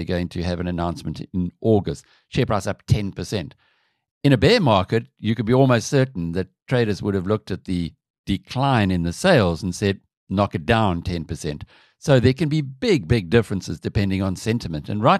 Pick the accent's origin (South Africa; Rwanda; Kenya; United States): South Africa; in the same way as we as South African investors have looked to the US and a lesser extent Europe over the past decade or so.